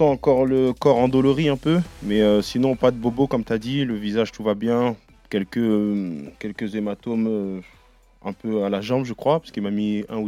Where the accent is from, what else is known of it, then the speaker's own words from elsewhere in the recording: Guinea; c'est un sponsor de mon pays d'origine, la Guinée-Conakry.